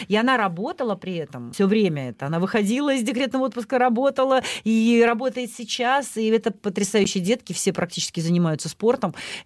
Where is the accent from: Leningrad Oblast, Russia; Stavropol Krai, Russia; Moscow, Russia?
Leningrad Oblast, Russia; Kirovsk; Я надеюсь, что в моем родном городе Кировске все-таки будет каток